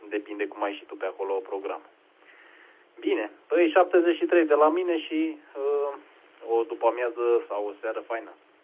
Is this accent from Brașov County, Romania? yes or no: yes; Brașov, Brașov County, Romania; Da, uite că suntem mulți din, din Brașov